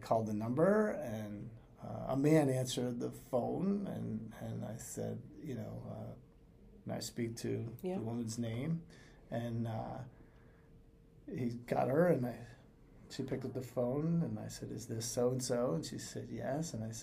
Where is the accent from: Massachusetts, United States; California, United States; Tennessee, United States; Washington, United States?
Massachusetts, United States; because I grew up in Western Mass.